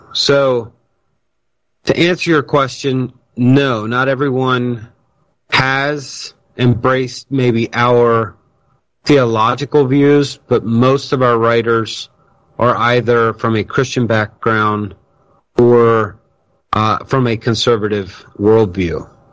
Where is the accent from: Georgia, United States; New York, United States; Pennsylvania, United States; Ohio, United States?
Pennsylvania, United States; Leola; I was born and raised here in Lancaster County, in Leola, to be specific.